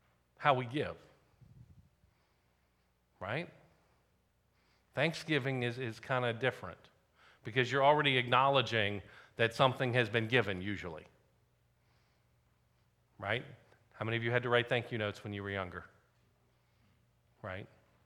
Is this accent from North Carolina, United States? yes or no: yes; North Carolina, United States; Growing up in North Carolina, we went down to the beach most years